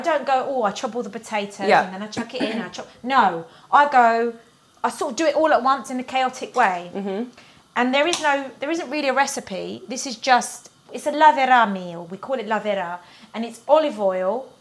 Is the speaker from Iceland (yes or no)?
no; England, United Kingdom; born there; Well, I'm English. I was born here.